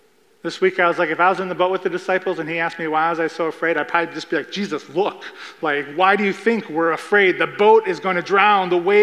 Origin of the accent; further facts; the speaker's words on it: Midwest, United States; Growing up in the Midwest, we would get these thunderstorms where everything would be going crazy